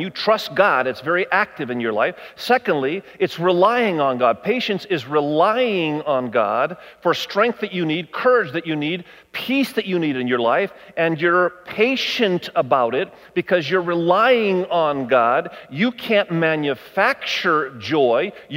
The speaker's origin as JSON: {"language": "English", "country": "United States", "said": "Now, as an American, and you're probably thinking the same thing I am, that is just really inefficient."}